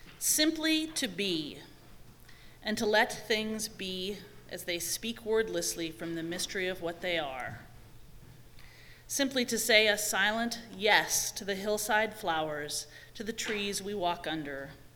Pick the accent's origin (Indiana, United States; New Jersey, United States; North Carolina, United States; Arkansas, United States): Indiana, United States; Hi, I'm from Indiana.